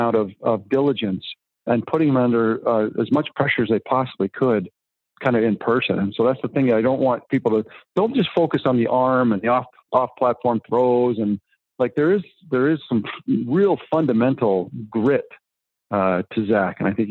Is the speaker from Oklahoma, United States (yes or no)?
no; Greenwich, Connecticut, United States; I grew up in Greenwich. I used to go to Jet games.